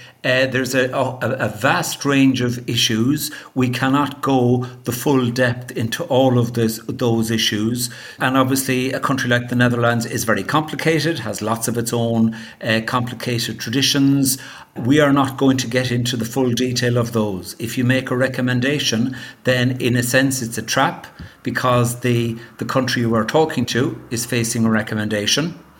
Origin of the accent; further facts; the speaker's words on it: Ireland; I'm an Irish lawyer and for many years I was a government lawyer in Ireland